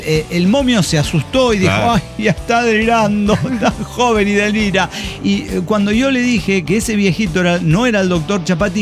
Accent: Bolivia; Y me dijeron, ¿eres italiana? No, soy boliviana.

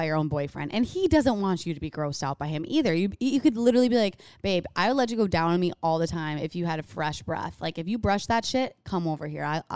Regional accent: Sioux City, Iowa, United States; I also feel extra connected because I'm from Sioux City, Iowa.

